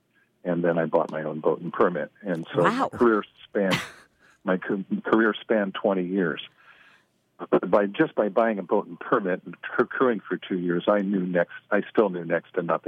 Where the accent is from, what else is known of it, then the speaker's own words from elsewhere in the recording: Indiana, United States; I grew up in Indiana. It was pretty much landlocked